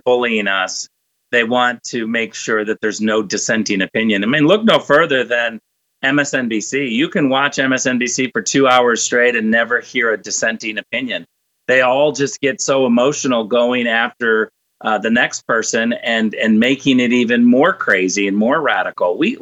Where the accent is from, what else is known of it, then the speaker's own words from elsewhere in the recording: Michigan, United States; I'm from Michigan.